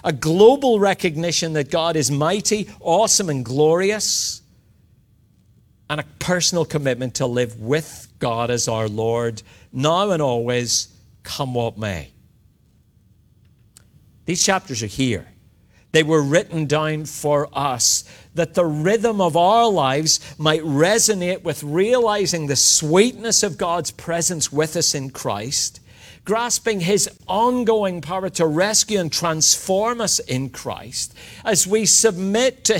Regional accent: Australia; Now, I know we're Australian evangelicals. We often shy away even from this ritual.

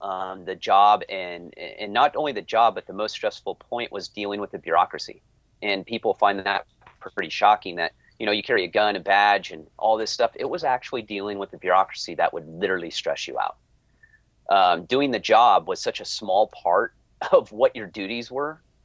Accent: California, United States; now in Washington, United States; I grew up and lived in Southern California right along the Andreas Fault. I've been through many earthquakes.

